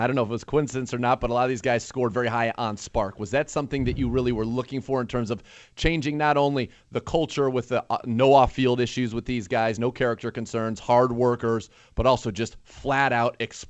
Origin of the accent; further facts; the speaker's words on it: California, United States; I'm from California, I've watched a ton of Pac-12.